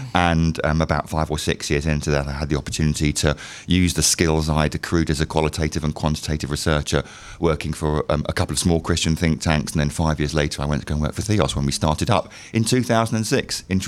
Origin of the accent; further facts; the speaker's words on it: East of England, United Kingdom; I'm an Essex boy